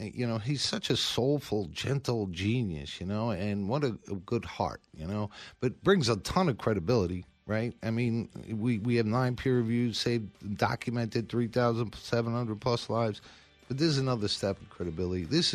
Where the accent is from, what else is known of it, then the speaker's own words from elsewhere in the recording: United States; But I'm American. I'll make it here, and I'll deal with it, and I make a good product, so I'm not worried about it.